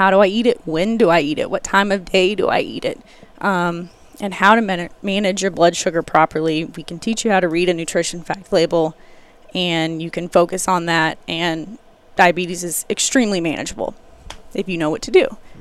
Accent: Arkansas, United States; So I'm from a small town in Arkansas, actually, originally.

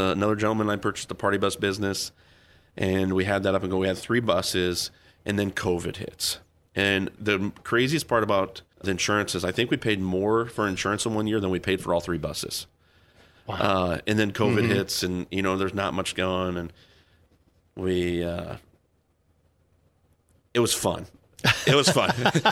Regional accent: Carroll, United States; Grew up in Carroll, 641 San Salvador.

